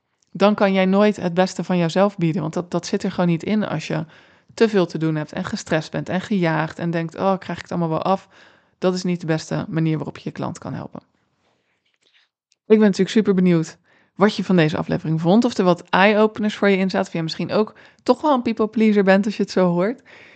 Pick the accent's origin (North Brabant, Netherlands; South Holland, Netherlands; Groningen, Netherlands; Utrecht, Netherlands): South Holland, Netherlands; Rotterdam; Ik ben Rotterdamse, dus niet lullen, maar poetsen, zeggen we hier.